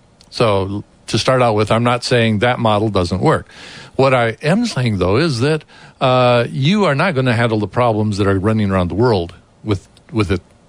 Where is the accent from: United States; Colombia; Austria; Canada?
Colombia; moved away; And this really came out of my growing up in South America during the time of persecution.